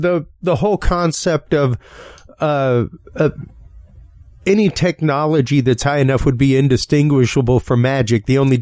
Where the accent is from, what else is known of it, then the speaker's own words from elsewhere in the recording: Louisiana, United States; I normally give the cultural point just as a Cajun of exactly how long it takes to forget something like a language